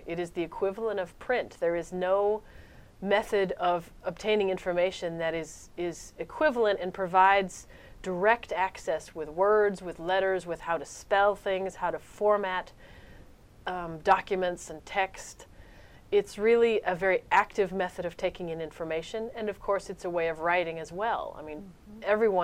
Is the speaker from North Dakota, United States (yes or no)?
no; Louisiana, United States; moved away as an adult; now in Minnesota, United States; I grew up in Louisiana. I have been a Braille reader all my life. I started in kindergarten learning how to read Braille. I've lived in Louisiana for until about 13 years ago, at which time I moved to Minnesota.